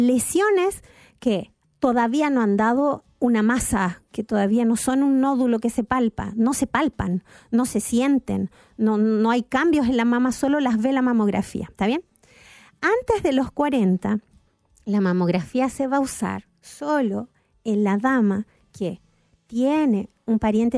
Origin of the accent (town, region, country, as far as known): Chile; born or raised there; also born or lived in Argentina